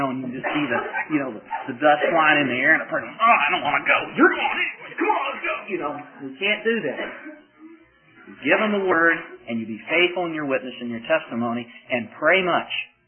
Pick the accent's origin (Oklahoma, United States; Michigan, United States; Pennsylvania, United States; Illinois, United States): Oklahoma, United States; I'm from Oklahoma, and every now and then I tend to be a Sooner.